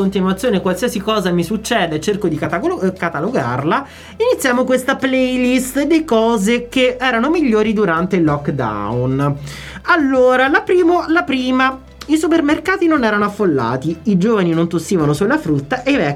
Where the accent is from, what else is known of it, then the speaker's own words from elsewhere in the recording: Southern Italy, Italy; anch'io sono terrone